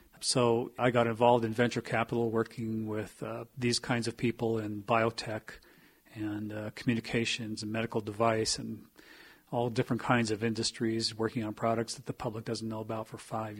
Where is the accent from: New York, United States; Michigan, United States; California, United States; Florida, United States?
California, United States; I grew up in Southern California, middle-class family, two brothers, and sunny California surfer kid.